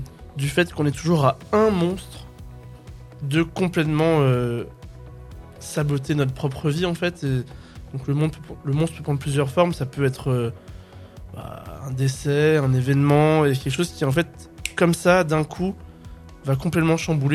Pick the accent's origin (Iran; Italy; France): Italy; first language French; Même si je suis francophone, j'ai été élevé en français, mais j'ai été élevé en français en Italie